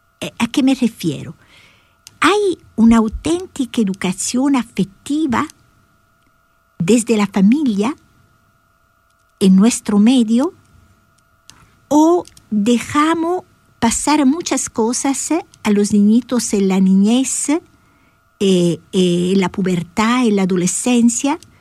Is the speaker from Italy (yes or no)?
yes; Italy; En mi país, Italia